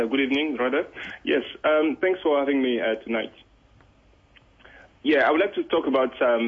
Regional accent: Côte d’Ivoire; I'm from Ivory Coast, and I'm very concerned.

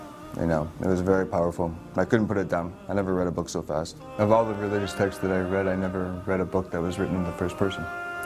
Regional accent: Schenectady, New York, United States; I grew up in Schenectady, New York. Schenectady, New York. It's just outside of Albany, the capital of the state. Classic Roman Catholic family. Two brothers.

